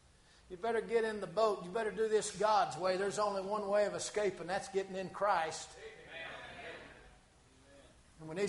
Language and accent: English; Missouri, United States; also born or lived in Georgia; My daddy pastored in Missouri. We're from Georgia. Clarify. Dad pastored in Missouri, and I was a little boy. In the middle, it was the 70s, but we lived in the 50s.